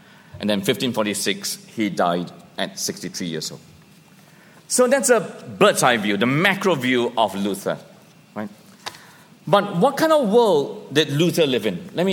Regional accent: Malaysia; And can still remember him walking me around my small town that I grew up in Malaysia.

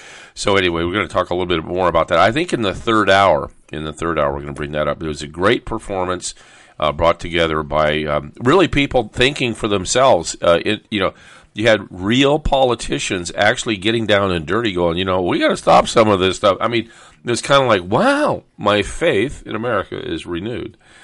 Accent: El Toro, California, United States; I grew up in the Marine Corps base at El Toro as a kid

